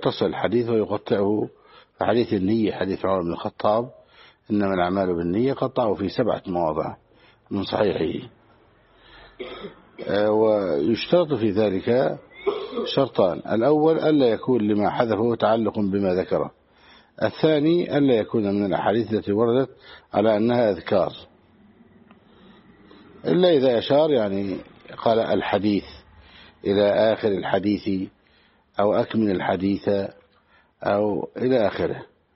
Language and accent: Arabic; Egypt; يعني مثلا مسألة التكبير في بلادنا مصر